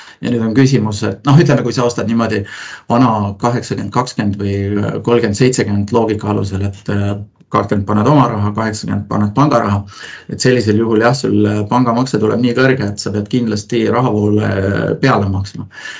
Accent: Põlva, Põlva County, Estonia; ise olen ju Põlvast pärit

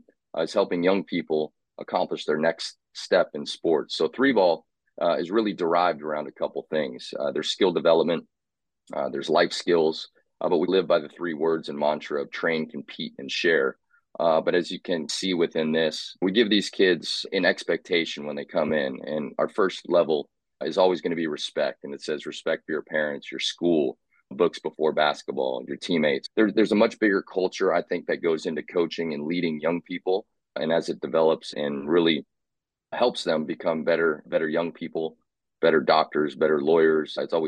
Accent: Indiana, United States; also born or lived in South Carolina / Texas; But I grew up in Indiana. My first word was ball. If you can understand that from that state, then you would know that I fell in love with basketball at a young age.

